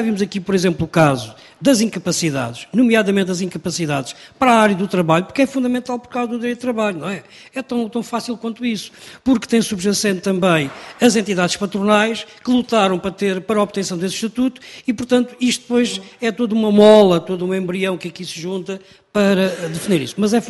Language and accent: Portuguese; Alentejo, Portugal; Eu sou do Alentejo